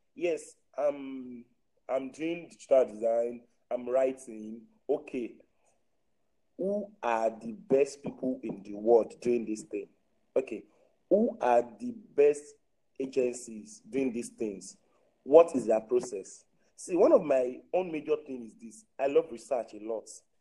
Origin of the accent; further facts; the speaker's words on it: Nigeria; growing up in Nigeria is stressful. And it's something I'm really grateful for that I grew up in Nigeria.